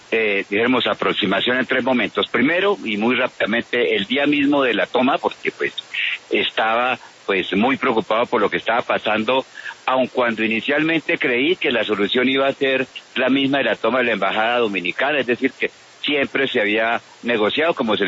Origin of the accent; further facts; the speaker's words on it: Tolima, Colombia; me alegro mucho que esté allá en mi tierra y en un día como este, en verdad, en donde el Tolima fue víctima de esas dos tragedias del año 85.